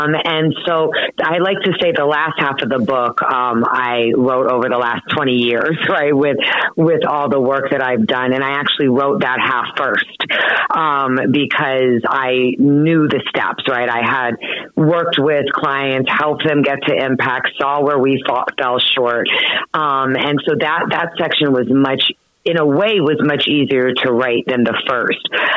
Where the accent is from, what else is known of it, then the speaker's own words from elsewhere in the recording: Honolulu, Hawaii, United States; now in Boston, United States; No, but I'm originally from Honolulu, Hawaii, which I think does help me do this work in a way, you know, being from the last state in the union, the most diverse state.